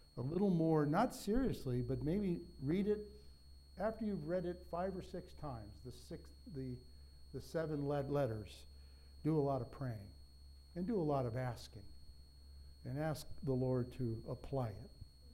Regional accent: United States; Now, I'm an American, and I'm privileged to be an American, and I'm privileged to live in a peaceful country.

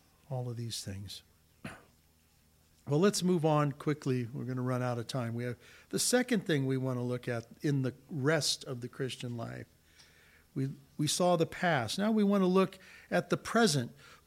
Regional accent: Whittier, California, United States; also born or lived in Bellflower / Downey; When I was younger and I was raised in Whittier and Bellflower and Downey area, there wasn't anything but cows back then.

